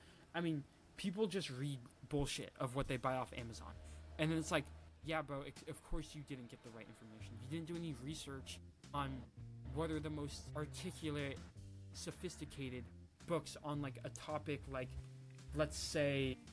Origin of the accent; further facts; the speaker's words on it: United States; So then me, as a American, who hypothetically I don't know anything about Islam or Arab culture or anything